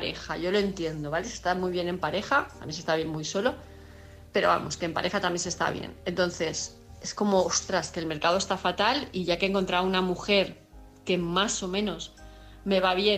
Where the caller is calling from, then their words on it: Palma, Balearic Islands, Spain; de Palma de Mallorca.